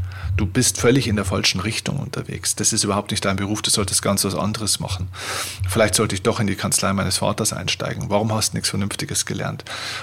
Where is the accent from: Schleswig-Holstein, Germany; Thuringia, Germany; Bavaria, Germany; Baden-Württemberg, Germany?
Bavaria, Germany; Vilsbiburg; den habe ich ja in meiner Heimatstadt Vilsbiburg gemacht